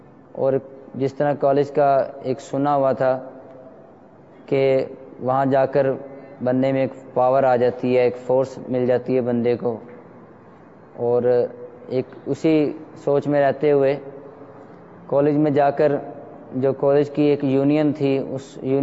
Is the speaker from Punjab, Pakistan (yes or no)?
yes; Lahore, Punjab, Pakistan; اور میرا تعلق لاہور مرکز الاولیاء سے ہے۔ میرا تعلق ایک ایسے گھرانے سے ہے کہ جو شروع سے ہی مذہبی رجحان تھا جن کا۔